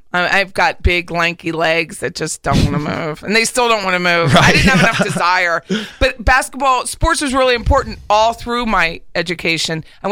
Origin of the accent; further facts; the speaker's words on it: Harrisburg, Pennsylvania, United States; also born or lived in Philadelphia; I'm from Harrisburg, Pennsylvania, Pennsylvania.